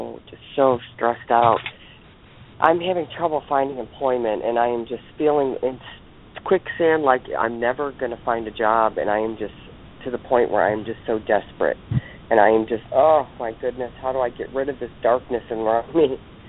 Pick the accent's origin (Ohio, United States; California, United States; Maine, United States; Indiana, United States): Ohio, United States